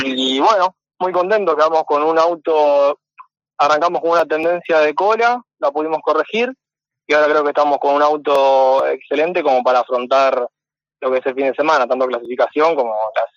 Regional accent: Rosario, Santa Fe, Argentina; Son de donde soy yo, de Rosario.

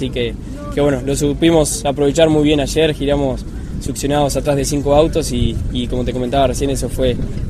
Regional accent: Uruguay; now in Argentina; Siendo uruguayo, como comentaba recién

